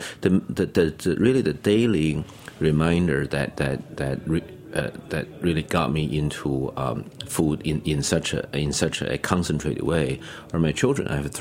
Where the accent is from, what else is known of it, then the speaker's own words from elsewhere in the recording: Beijing, China; I grew up in Beijing, right? It's just not enough.